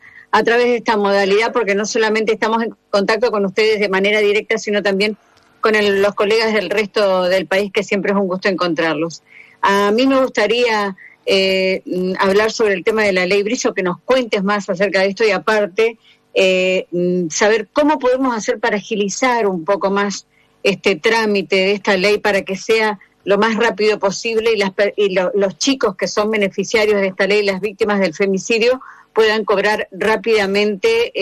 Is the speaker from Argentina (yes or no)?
yes; Paraná, Entre Ríos, Argentina; de Paraná.